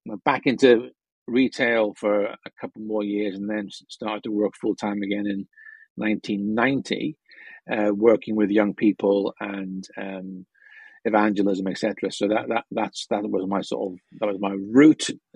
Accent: Scotland, United Kingdom; also born or lived in Northern Ireland; I grew up in Scotland and Northern Ireland. My father was a Baptist minister, and so faith had always been a key part of you know, my growing up.

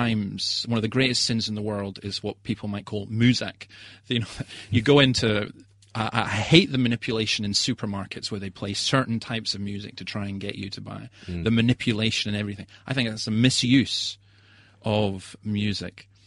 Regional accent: Scotland, United Kingdom; I grew up in the Scottish Highlands, and it was the stunning beauty

